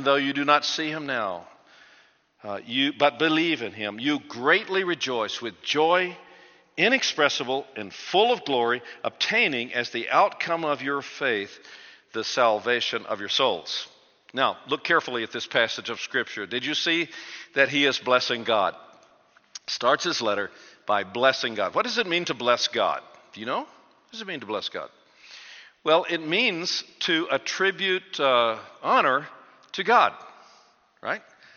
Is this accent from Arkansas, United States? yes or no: yes; Arkansas, United States; I'm originally from Arkansas in the United States, so we talk back and forth with each other, okay?